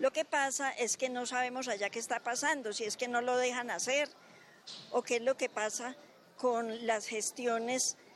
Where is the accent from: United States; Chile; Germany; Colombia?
Colombia; Para que haya paz y democracia como los colombianos propendemos